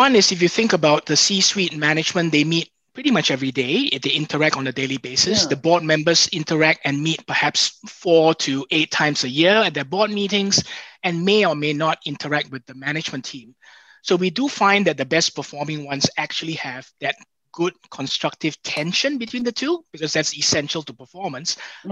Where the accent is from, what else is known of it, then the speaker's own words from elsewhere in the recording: Singapore; being a Singaporean